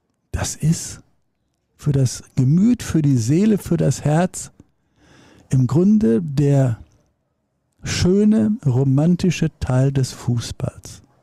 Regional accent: Dortmund, North Rhine-Westphalia, Germany; gönne Dortmund, meiner Heimatstadt, alles erdenklich Gute

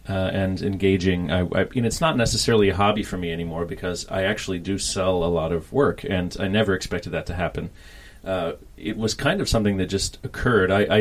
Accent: Kansas City, Missouri, United States; Well, I'm from Kansas City, so not actually too far from here. Growing up, the nearest big city, I guess, was technically St. Louis, but I would come to Chicago with my family.

